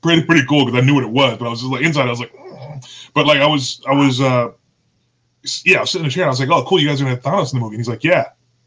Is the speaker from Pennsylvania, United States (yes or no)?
yes; Philadelphia, Pennsylvania, United States; Yeah, so, no, I grew up in Philadelphia, so we did, you know, Northeast food, you know, but I was in Pennsylvania, so we did Scrapple.